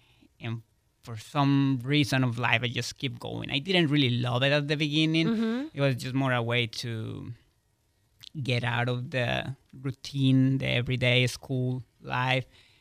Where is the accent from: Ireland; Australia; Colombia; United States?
Colombia; I'm from Colombia, mm-hmm. Which is a country where ballet is not a culture, it's not a lifestyle.